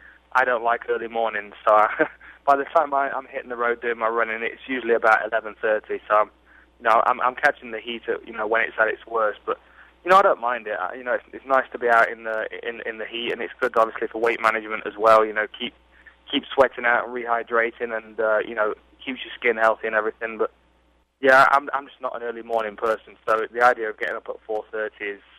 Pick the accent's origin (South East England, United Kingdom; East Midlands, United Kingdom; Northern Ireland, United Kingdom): East Midlands, United Kingdom; Nottingham; Well, I'm from Nottingham, and Nottingham's famous for one thing around the world